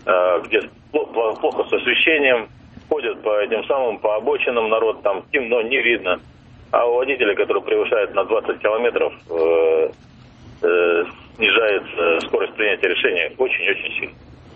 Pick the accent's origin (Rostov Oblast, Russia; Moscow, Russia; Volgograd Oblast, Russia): Moscow, Russia; я из Москвы.